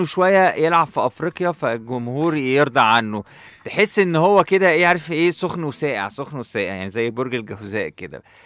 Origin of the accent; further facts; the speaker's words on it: Cairo, Cairo Governorate, Egypt; لو الماتش كان عندنا في القاهره كان ممكن يوصل ل 15000 جنيه